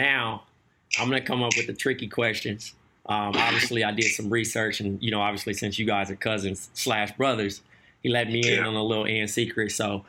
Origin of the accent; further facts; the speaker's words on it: Compton, California, United States; I mean, I'm from Eastside Compton. I used to come all the way to LA to go to Men's Land